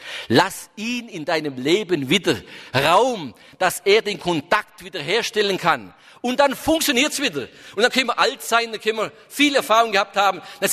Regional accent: Baden-Württemberg, Germany; Hohenlohe, wo ich herkomme, aus der Hohenlohe

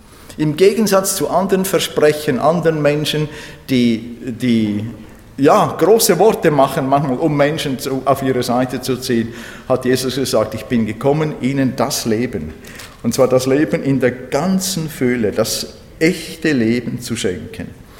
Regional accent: Switzerland; ich bin in der Schweiz geboren, groß geworden, christliche Prägung, christliche Traditionen

